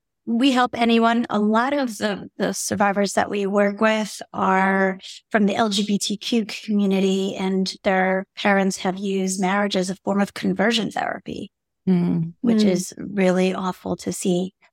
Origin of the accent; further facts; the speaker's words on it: New York City, New York, United States; Well, I grew up in New York City, but I grew up in a very insular, religious, very fundamentalist religious community, very cult-like community, where forced marriage at a young age is just the norm.